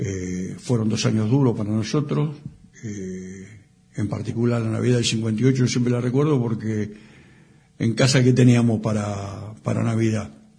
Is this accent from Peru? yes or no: no; Liniers, Buenos Aires, Argentina; Bueno, una familia, nos criamos en Liniers, mi viejo trabajó toda su vida en la fábrica Guereño, y mi vieja trabajaba de lo que hoy se llama el servicio doméstico.